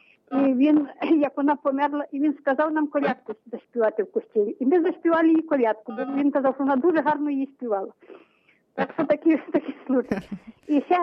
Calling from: Khmelnytskyi Oblast, Ukraine; Я з Чемеровецького району, прийшов на землю, яке був Хмельниччини.

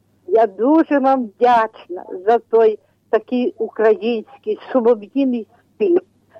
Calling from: Ternopil Oblast, Ukraine; Тернопільщина.

